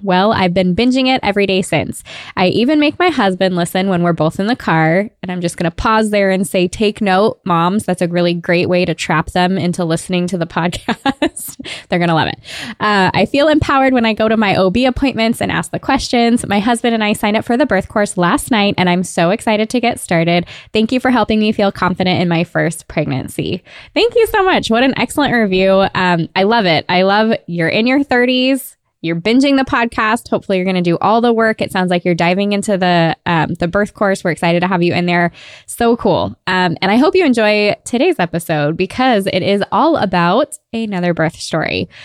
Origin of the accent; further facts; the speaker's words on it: California, United States; now in Florida, United States; You know, I'm from Southern California, right?